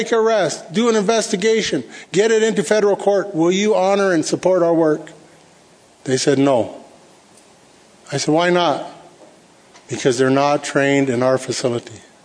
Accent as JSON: {"language": "English", "town": "Whitehorse", "country": "United States", "tie": "born or raised there", "said": "And in April, we went down to Whitehorse, my hometown."}